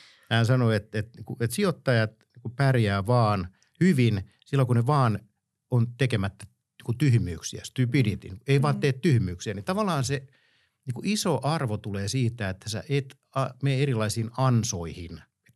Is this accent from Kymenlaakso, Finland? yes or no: no; Luvia, Satakunta, Finland; also born or lived in Espoo / Kauniainen; now in Helsinki, Finland; Mä oon siis kotoisin Luvialta Pori ja Rauman välistä